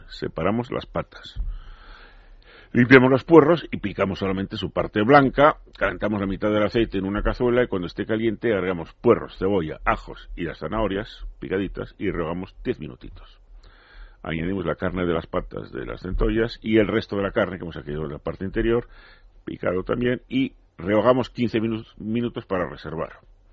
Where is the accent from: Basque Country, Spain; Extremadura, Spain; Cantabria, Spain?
Cantabria, Spain; Santoña; Sí, estas vienen de mi tierra. No son de Somaya, son de Santoña, que es la patria de la anchoa, sí.